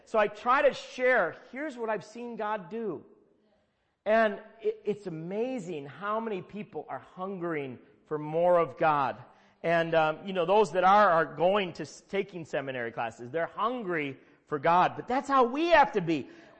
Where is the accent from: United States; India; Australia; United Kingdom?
United States; Minnesota; I'm from Minnesota, so we don't play that, but these guys had taught me.